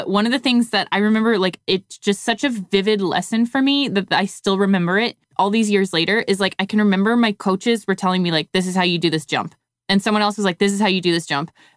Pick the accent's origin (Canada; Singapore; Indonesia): Canada; now in United States; Oh, I mean, I'm Canadian. I just figure people assume.